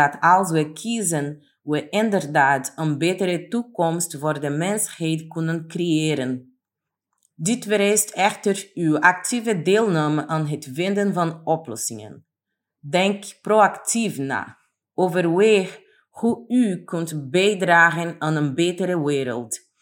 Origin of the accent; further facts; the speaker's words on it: Brazil; born there; Dutch is a second language; Ik ben geboren in Brazilië, een land waar we leven te midden van een voortdurende burgeroorlog tussen drugdealers en de politie.